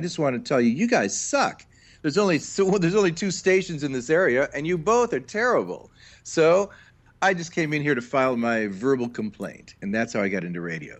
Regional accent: Detroit, Michigan, United States; I used to listen to a lot of radio growing up in Detroit. Great musical place to grow up with rock and Motown, soul. We had everything.

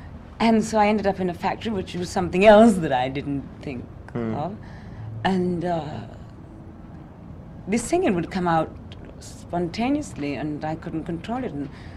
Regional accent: Cardiff, Wales, United Kingdom; born or raised there

